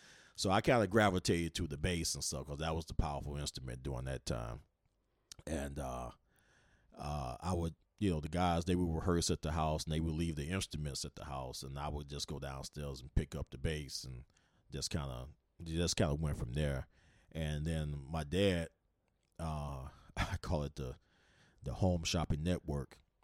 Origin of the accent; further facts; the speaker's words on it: Gary, Indiana, United States; our house on the block at that time was in Gary, for me when I was born on Chase Street.